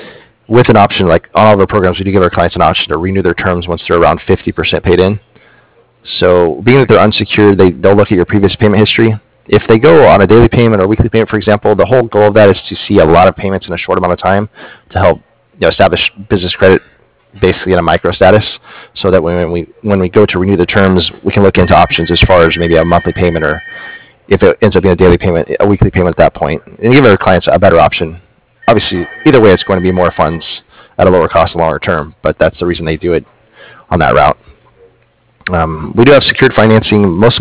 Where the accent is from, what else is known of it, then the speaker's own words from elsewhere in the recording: Stephenville, Texas, United States; born there; I was born in Stephenville, Texas, but I know Addison.